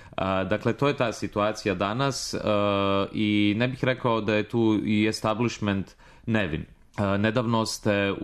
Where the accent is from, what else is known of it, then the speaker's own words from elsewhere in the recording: Croatia; Pa eto, ja dolazim iz Hrvatske